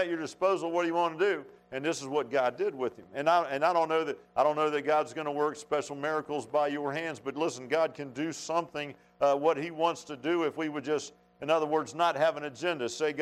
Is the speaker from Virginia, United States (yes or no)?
yes; Virginia, United States; every preacher in Virginia came out of North Carolina but me.